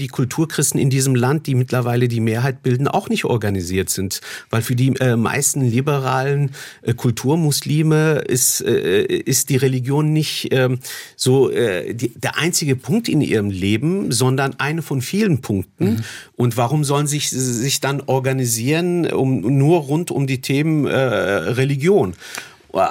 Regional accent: Recklinghausen, North Rhine-Westphalia, Germany; Als ich zum ersten Mal in meiner Heimatstadt Recklinghausen im Ruhrgebiet in den Stadtrat gewählt worden bin

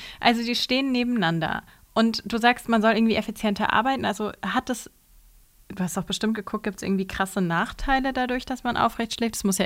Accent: Garmisch-Partenkirchen, Bavaria, Germany; Ich komme ja aus Garmisch-Partenkirchen

